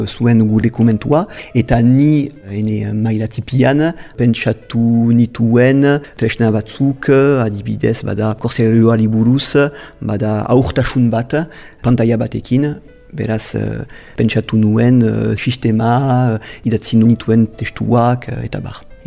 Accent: Nouvelle-Aquitaine, France; also born or lived in Saint-Palais; Dona Paulen sortu nintzen eta bai handitu nintzen ere bai amikusen. Amikuse ene herrialdea da eta Donibane Lohizunen eta Ziburun lan egiten dut.

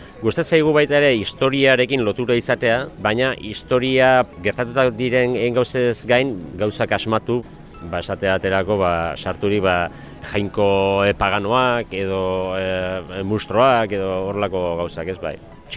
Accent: Zarautz, Basque Country, Spain; ni Zarauztarra naiz

